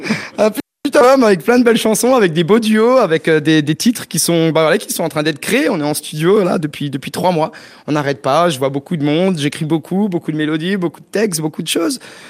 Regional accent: Grand Est, France; Tu vois, j'étais beaucoup à Paris, et puis moi je suis alsacien, et puis mes petites montagnes me manquaient

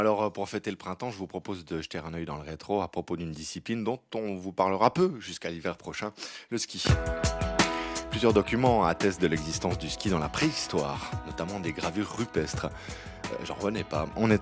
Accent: Switzerland; au Grison chez nous en Suisse

